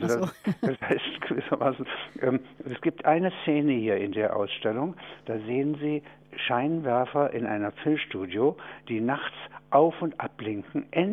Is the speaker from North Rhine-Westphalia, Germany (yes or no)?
no; Halberstadt, Saxony-Anhalt, Germany; ich komme aus Halberstadt.